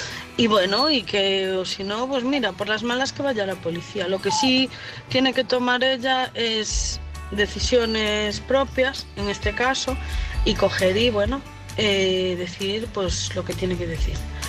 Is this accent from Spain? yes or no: yes; A Coruña, Galicia, Spain; somos vecinitas, que yo soy de aquí de Coruña, al hijo lo tenemos ahí al lado.